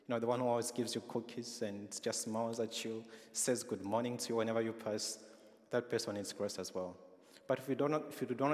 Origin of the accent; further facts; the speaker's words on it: Zambia; Growing up in Zambia where families are large and it's more of a communal society